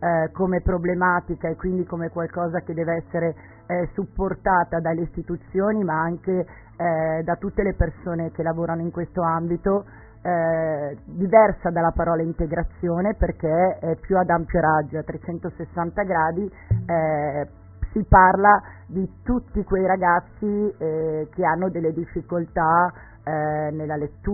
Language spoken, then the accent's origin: Italian; Milan, Lombardy, Italy; Sono partita dalla gavetta, allora sono partita da un quartiere di Milano che non è tanto lontano da dove si trova la radio, eravamo delle ragazzine